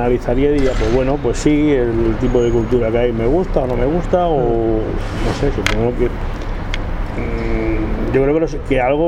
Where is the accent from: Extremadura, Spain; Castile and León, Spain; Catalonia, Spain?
Extremadura, Spain; born there; Yo no he nacido aquí en Cataluña, nací en Extremadura, en la parte del sur de la península ibérica, lo que se llama España.